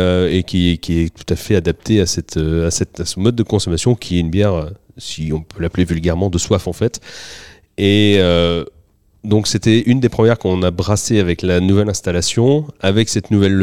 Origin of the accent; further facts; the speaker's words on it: Maillé, Centre-Val de Loire, France; born there; Alors, moi, je suis né à Maillé.